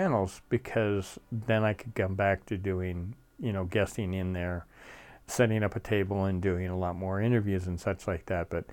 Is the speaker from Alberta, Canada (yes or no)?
no; Nova Scotia, Canada; I'm from Nova Scotia, Canada. I've driven in snow quite often.